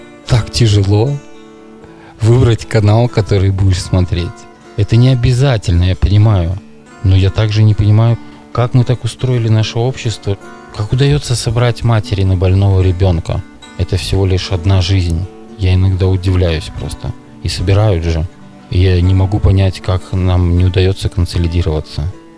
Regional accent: Belarus; Я говорю, я тоже из Беларуси

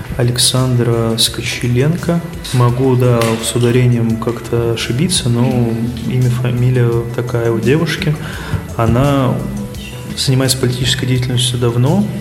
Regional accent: Moscow, Russia; я из Москвы.

